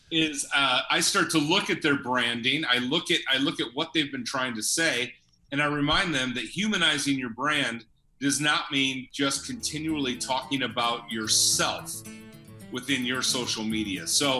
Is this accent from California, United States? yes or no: no; Michigan, United States; I'm originally from Michigan. So when I think industrial, I'm thinking Detroit, right?